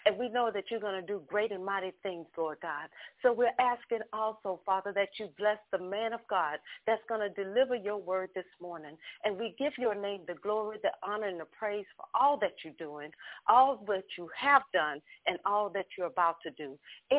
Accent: Ocean Springs, Mississippi, United States; now in Houston, United States; And I am from Ocean Springs, Mississippi, but I'm calling right now live from Houston, Texas

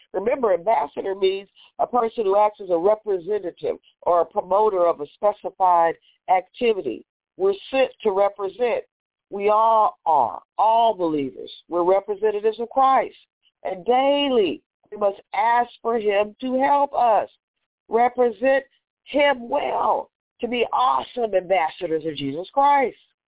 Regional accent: Texas, United States; Yeah, I said y'all. I'm from Texas.

